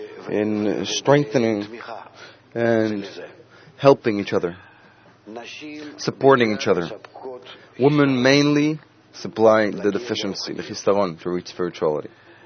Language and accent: English; Barcelona, Catalonia, Spain; English is a second language; I'm from Barcelona.